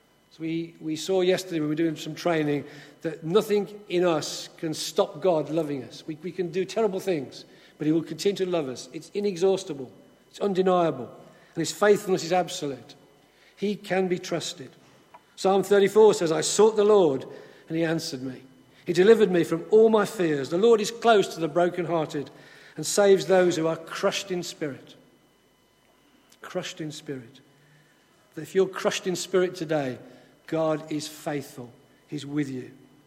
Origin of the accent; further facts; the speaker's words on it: England, United Kingdom; I've joked about us being English and British, and some of you are not, and you may wonder what I mean, but we're so reserved sometimes, and we're so correct and so polite.